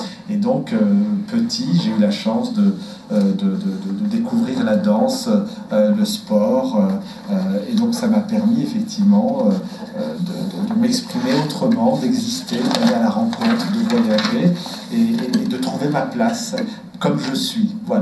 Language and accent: French; Lyon, Auvergne-Rhône-Alpes, France; born there; moi je suis né en France, à Lyon, mes parents viennent d'Afrique du Nord